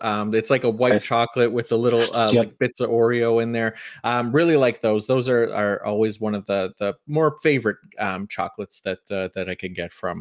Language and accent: English; Canada; I'm realizing that as a Canadian, I have different candies here as well.